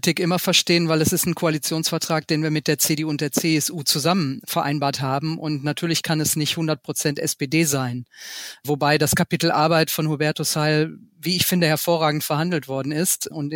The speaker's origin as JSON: {"language": "German", "region": "North Rhine-Westphalia", "country": "Germany", "tie": "born or raised there", "said": "Ich komme aus dem Ruhrgebiet und es ist uns wichtig, dass viele Menschen, so bin ich groß geworden"}